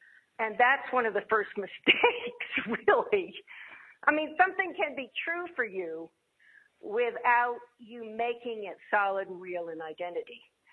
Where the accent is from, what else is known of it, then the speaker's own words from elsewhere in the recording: East Coast, United States; But still, you know, I'm an American, I'm from the East Coast.